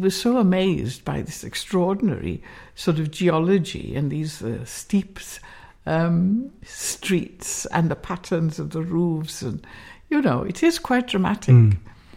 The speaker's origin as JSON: {"language": "English", "region": "Wales", "country": "United Kingdom", "said": "So although I was very much in the minority being Welsh-speaking, I think about two people spoke Welsh during the whole time that I was there."}